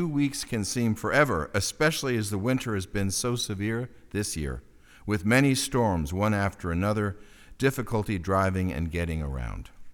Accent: East Coast, United States; now in Napa, United States; or when I grew up on the East Coast, this is my country.

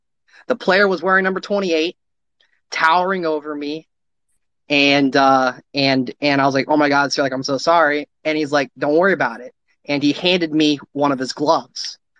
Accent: Georgia, United States; I'm born and raised in Georgia, and I was playing rec league football.

